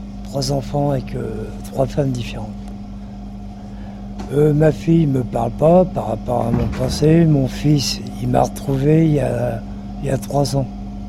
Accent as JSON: {"language": "French", "country": "France", "said": "moi, je suis pupille de la Nation de Paris. J'étais abandonné par mes parents à l'âge de 4 mois. De nourrice en nourrice, quoi. Trimballé à gauche, à droite, dans les quatre coins de la France."}